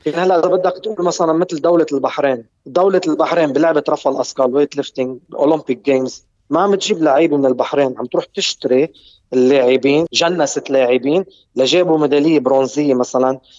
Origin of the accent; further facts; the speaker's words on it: Lebanon; لأنه شبعنا نحن كشعب لبناني،